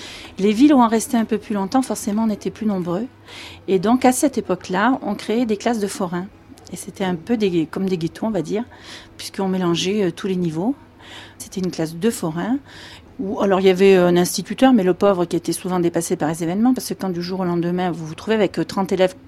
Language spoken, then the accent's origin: French; Orange, Provence-Alpes-Côte d'Azur, France; Moi, je suis orangeoise. Je suis née dans le Vaucluse à Orange. Mes parents avaient leurs pieds à terre là-bas.